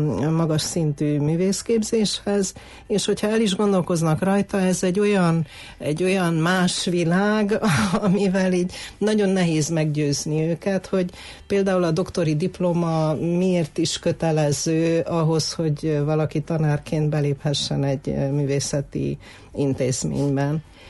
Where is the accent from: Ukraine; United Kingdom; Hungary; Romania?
Romania; Cluj-Napoca, Cluj County; emlékszem az én középiskolás koromban Kolozsváron, én kolozsvári vagyok, és Kolozsváron végeztem, hát elit liceumban